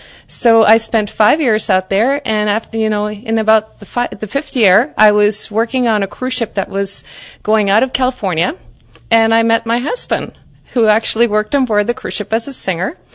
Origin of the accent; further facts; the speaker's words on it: Norway; I was brought up in Norway in the great outdoors, 60 degrees north.